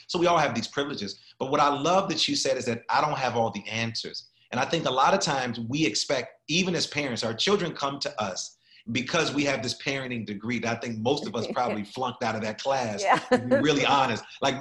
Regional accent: Chicago, Illinois, United States; also born or lived in Minneapolis; we both are from the Midwest. Shout out to the Midwest. I'm from Chicago, Minneapolis.

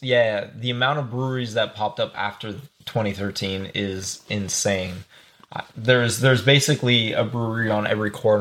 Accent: Alberta, Canada; because I grew up in Alberta

